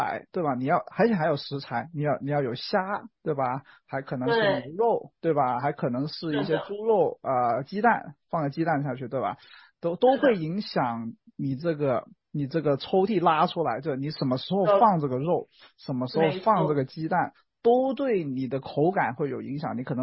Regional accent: Guangdong, China; 还有另外一种就是我们广东人的肠粉，对吧？

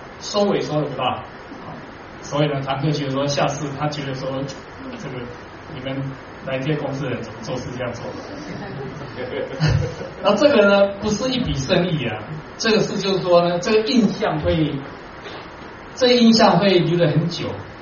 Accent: Luodong, Yilan County, Taiwan; 我是宜兰人，我是罗东坑的

